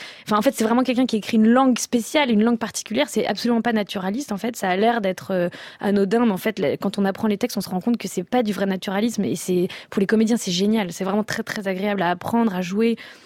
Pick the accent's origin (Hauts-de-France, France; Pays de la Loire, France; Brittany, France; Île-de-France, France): Hauts-de-France, France; Villeneuve-d'Ascq; Je viens de Villeneuve d'Ascq.